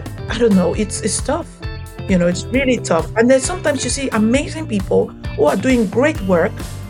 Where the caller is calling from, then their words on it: Budapest, Hungary; From Budapest, Hungary.